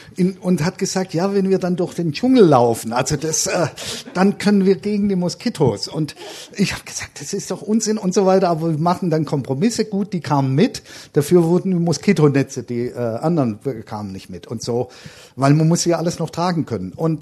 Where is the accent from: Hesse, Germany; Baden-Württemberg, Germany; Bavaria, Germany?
Baden-Württemberg, Germany; Und ich bin Schwabe, also ich kann das relativ gut.